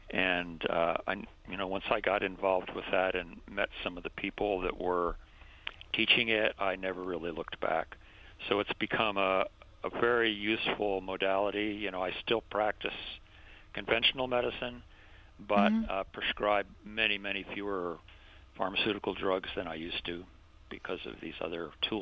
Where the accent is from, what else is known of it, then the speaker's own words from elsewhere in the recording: Pennsylvania, United States; No, I grew up outside of Philadelphia